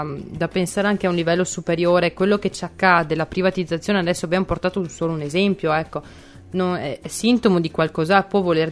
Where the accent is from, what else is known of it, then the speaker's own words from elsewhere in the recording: Verona, Veneto, Italy; Io parlo, siamo di Verona, parlo anche qui di Verona